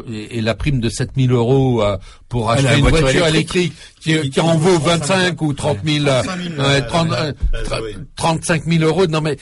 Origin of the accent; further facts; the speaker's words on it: Paris, Île-de-France, France; Alors moi, je suis parisien, j'ai pas ce problème, mais moi, j'ai une maison de campagne